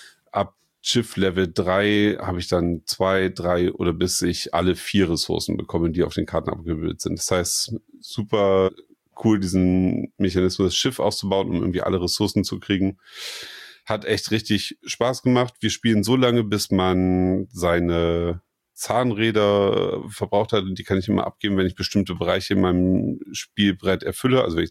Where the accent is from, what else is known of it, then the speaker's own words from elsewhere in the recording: Kiel, Schleswig-Holstein, Germany; es spielt in Kiel, meine Heimatstadt.